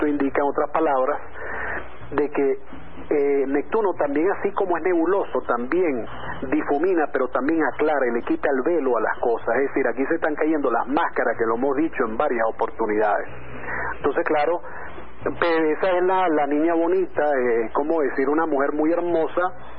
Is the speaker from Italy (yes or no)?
no; Venezuela; Si nosotros como venezolanos no despertamos